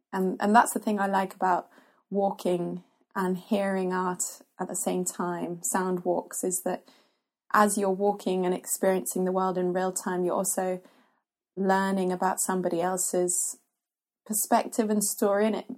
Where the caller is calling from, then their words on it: London, United Kingdom; I'm calling from London. I live in Tooting.